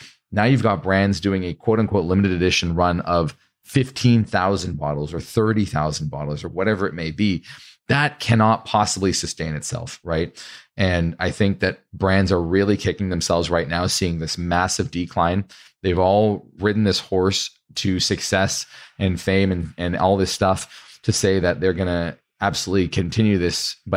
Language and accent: English; Canada; I'm actually Canadian